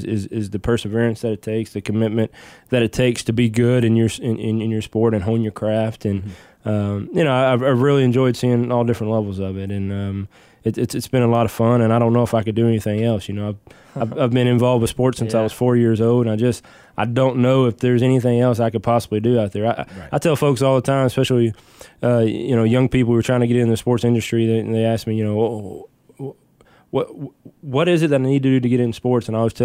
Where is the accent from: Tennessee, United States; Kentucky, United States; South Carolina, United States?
Kentucky, United States; Mayfield; Yeah, no, I'm originally from Mayfield, Kentucky. Was born and raised in western Kentucky, and it's a little small town there, about 20 minutes south of Paducah near Murray State University.